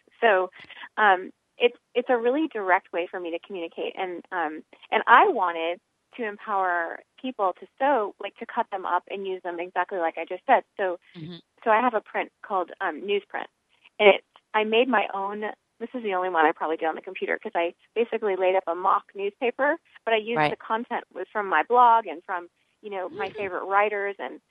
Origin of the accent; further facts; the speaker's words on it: Alabama, United States; My mom and I, I grew up in Alabama